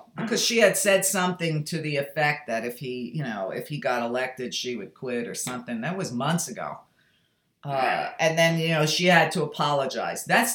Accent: Brooklyn, New York, United States; I grew up in Brooklyn.

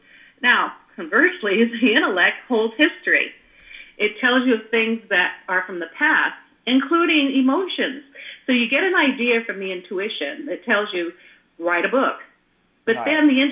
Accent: California, United States; And, you know, I'm a girl from Silicon Valley, raised there since I was 5 years old, and it was a place of ideas.

